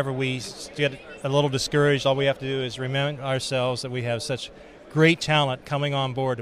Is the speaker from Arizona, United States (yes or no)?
no; Ohio, United States; I'm from Central Ohio